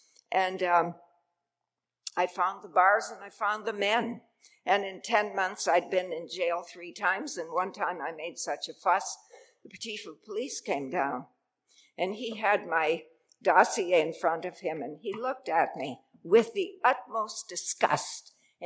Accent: Humboldt, Saskatchewan, Canada; By the way, I'm from Humboldt, Saskatchewan. Everybody knows Humboldt, Saskatchewan these days, don't you?

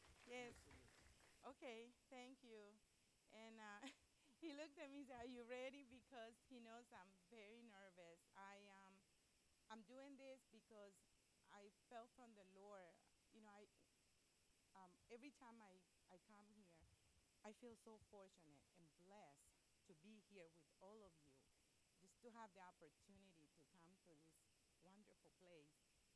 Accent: Managua, Nicaragua; I'm from Nicaragua, and when I was about 6 years old, we had the worst earthquake, it was back in '72 in Nicaragua. And it destroyed completely the country, especially Managua, where I was, where my home was.

